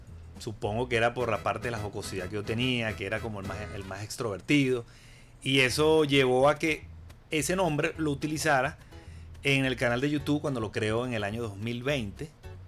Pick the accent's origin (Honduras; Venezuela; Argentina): Venezuela; Porque como venezolano, ¿quién no sabe o a quién no le gusta una arepa?